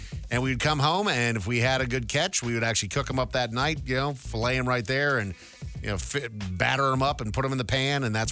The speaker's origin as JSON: {"language": "English", "town": "Brainerd", "region": "Minnesota", "country": "United States", "tie": "born or raised there", "said": "I have such fond memories of crappies and growing up in Brainerd"}